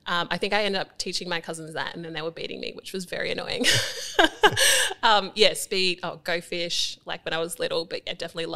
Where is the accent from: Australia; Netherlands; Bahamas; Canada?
Australia; But I think just growing up in Australia, going through